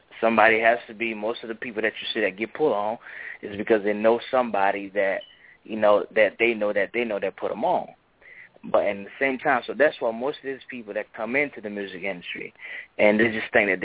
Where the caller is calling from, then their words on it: Florida, United States; out of Polk County.